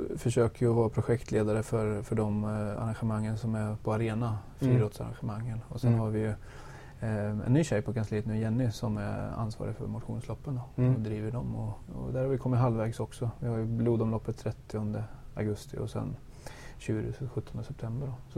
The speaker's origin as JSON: {"language": "Swedish", "town": "Finspång", "region": "Östergötland", "country": "Sweden", "said": "Jag är östgöte från början. Jag kommer från en liten ort i Östergötland som heter Finspång."}